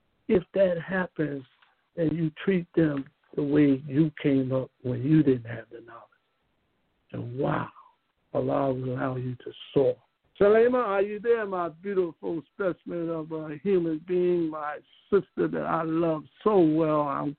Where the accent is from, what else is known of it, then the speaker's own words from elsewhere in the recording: United States; whoa, I love that I'm American.